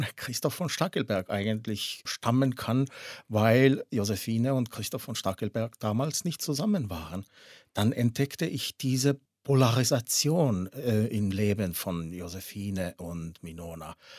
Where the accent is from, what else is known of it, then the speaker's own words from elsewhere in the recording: Tallinn, Harju County, Estonia; born there; German is a second language; Minona ist ja aufgewachsen in Tallinn, in derselben Stadt, wo ich geboren worden war.